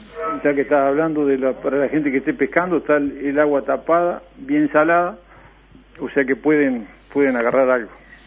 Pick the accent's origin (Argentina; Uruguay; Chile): Uruguay; Piriápolis, Maldonado; yo cuando era niño acá en Piriápolis